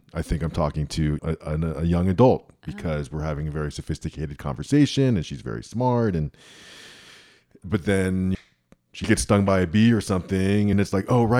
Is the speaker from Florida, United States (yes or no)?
yes; Miami, Florida, United States; Or growing up in Miami, we'd collect a bunch of mangoes and then sell mangoes.